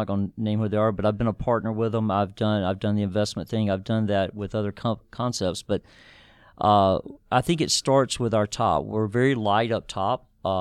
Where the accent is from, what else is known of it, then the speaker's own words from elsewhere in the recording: Anderson, South Carolina, United States; it's our first location in South Carolina, and it's doing incredibly well. I'm from Anderson